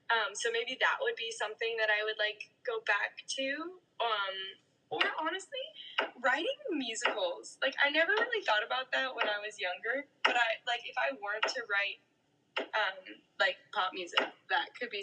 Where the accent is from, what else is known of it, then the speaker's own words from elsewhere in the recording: Salt Lake City, Utah, United States; And I mean, yeah, I grew up in Salt Lake City, Utah.